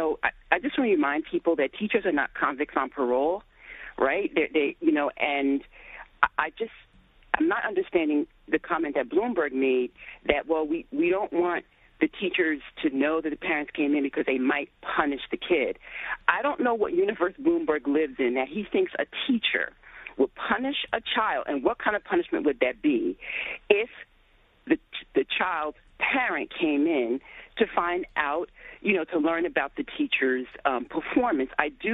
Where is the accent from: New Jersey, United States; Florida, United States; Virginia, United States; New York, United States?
New Jersey, United States; growing up in Jersey, which has a great school system, as far as growing up in the public school system here